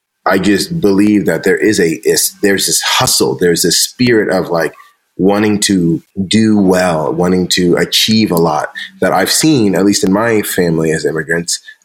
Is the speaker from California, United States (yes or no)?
yes; San Diego, California, United States; I am from San Diego.